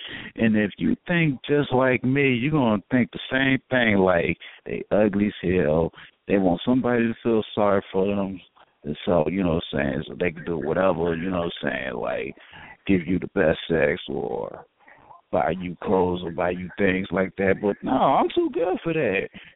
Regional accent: Chicago, Illinois, United States; I'm from the Chi, South Side.

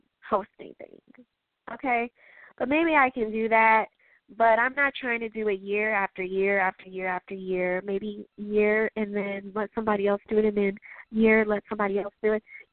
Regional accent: Chicago, Illinois, United States; Chicago. I'm from Chicago. I'm from the Midwest.

